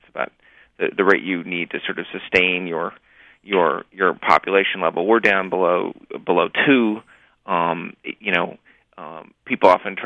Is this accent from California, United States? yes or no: yes; Los Angeles, California, United States; I found myself in the Bay Area. I'm from Los Angeles, with environmentally minded people